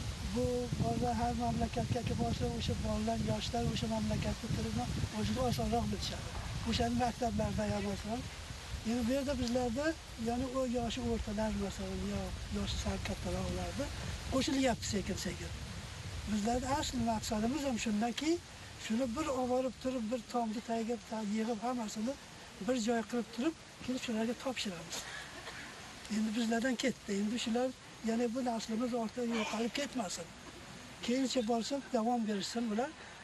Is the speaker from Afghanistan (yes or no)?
yes; Kabul, Afghanistan; also born or lived in Anqoy; Biz 2-3 sinfda o'qib, Kobulga kelib qoldik keyin. Kobulda bo'lsa o'sha qolib ketdi, yana o'sha oxirgacha men Kobulda edim. Yana kelib 1982-yilda bu yerga Nyu-Yorkdan o'zimga tashildim.